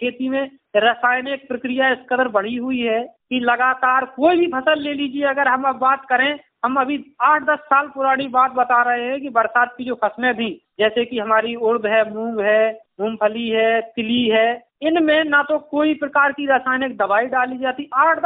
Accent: Bangua, Uttar Pradesh, India; और मैं ग्राम बनगुआ का, जिला झांसी का ही रहने वाला हूँ।

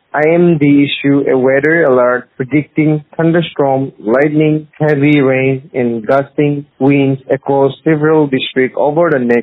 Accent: Dimapur, Nagaland, India; I'm from Dimapur, Nagaland.

